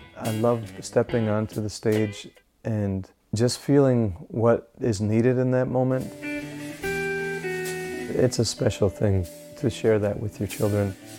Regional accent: Wisconsin, United States; I'm from the Menominee Nation in Wisconsin. I'm a musician and also an educator. It's my career, and I travel around the world doing it. A lot of my music has a strong thread of growing up on the Menominee Reservation and being part of the Menominee culture.

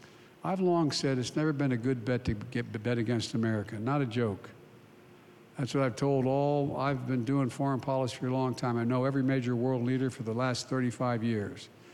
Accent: Claymont, Delaware, United States; also born or lived in Scranton, Pennsylvania; I'm from Scranton, Pennsylvania. I was raised in a little steel town called Claymont, Delaware.

